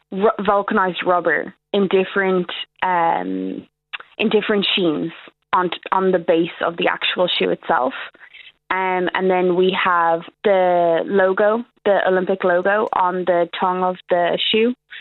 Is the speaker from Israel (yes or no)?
no; Ireland; moved away; the pure joy and pride you have to be Irish is just unmatched. I mean, if anybody gets a hint of my accent and wants to talk to me about Ireland, like, I am like bursting about it.